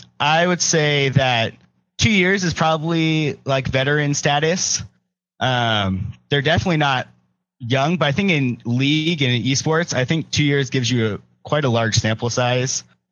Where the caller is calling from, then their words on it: La Mirada, California, United States; I'm calling from La Mirada, California.